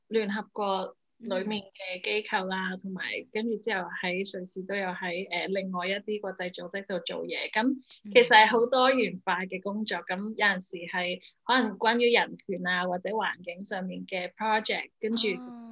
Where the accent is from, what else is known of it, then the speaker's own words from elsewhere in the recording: Hong Kong; moved away as an adult; also born or lived in Paris, France; now in Switzerland; 我就是香港出世和长大啦，之后就中学的时候去了德国一年去 exchange，之后就回到香港完成我的高中和回大学啦。